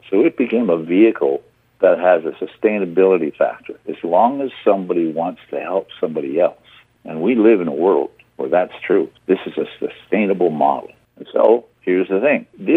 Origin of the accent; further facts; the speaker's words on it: Saskatchewan, Canada; born there; also born or lived in Manitoba; I was born in Saskatchewan on a reserve, and my feet currently are in Alberta, but my heart is in Manitoba.